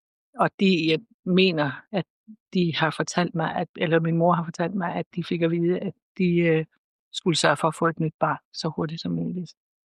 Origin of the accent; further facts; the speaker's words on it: Nordals, Region of Southern Denmark, Denmark; also born or lived in Copenhagen; og jeg er født og opvokset her på Nordals, men har boet mange år i København, hvor jeg var lærer. Så flyttede jeg tilbage hertil for 30 år siden